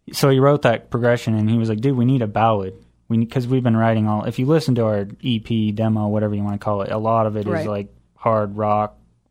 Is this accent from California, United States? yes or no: no; Utah, United States; We're from Utah.